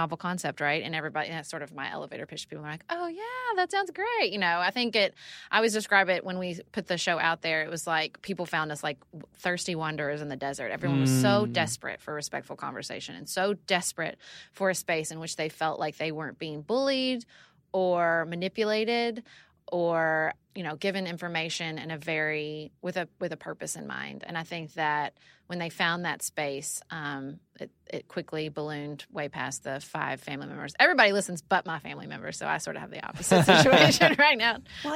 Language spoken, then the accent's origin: English; Paducah, Kentucky, United States; also born or lived in Washington, D.C.; And I moved back to Paducah, Kentucky, my hometown.